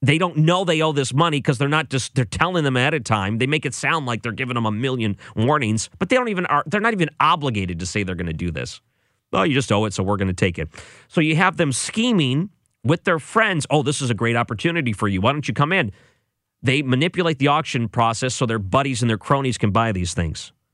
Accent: Detroit, Michigan, United States; When I lived in Detroit, I grew up in Detroit.

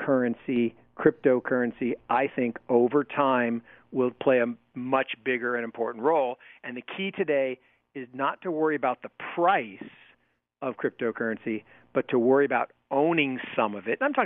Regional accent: Seattle, Washington, United States; Coca-Cola, when I was growing up in Seattle, I could buy a Coke at 7-Eleven for 25 cents.

